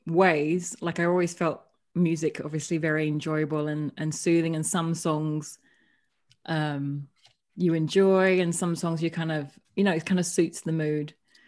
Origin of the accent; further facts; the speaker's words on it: London, United Kingdom; born there; I am a British-born Chinese. Some people call it BBC. So I was born in London many years ago. So my background has been very much like the typical Chinese family. My parents are from Hong Kong